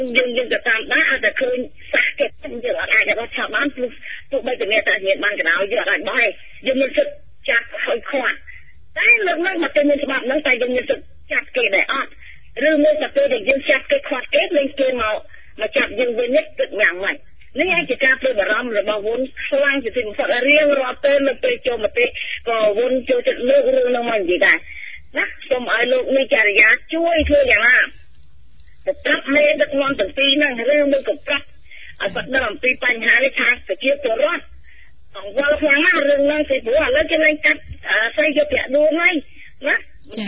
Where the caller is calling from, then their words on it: Kandal, Cambodia; ខ្ញុំមកពីខេត្តកណ្ដាល